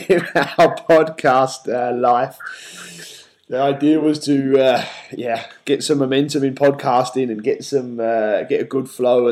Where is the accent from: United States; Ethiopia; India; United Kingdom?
United Kingdom; Yorkshire and the Humber; I'm from Yorkshire